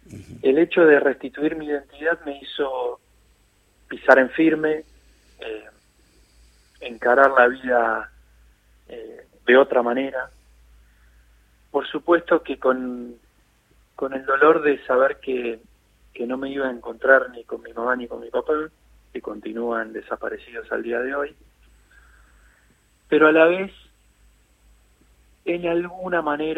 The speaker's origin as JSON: {"language": "Spanish", "town": "La Plata", "region": "Buenos Aires Province", "country": "Argentina", "said": "yo soy de La Plata, Delia también"}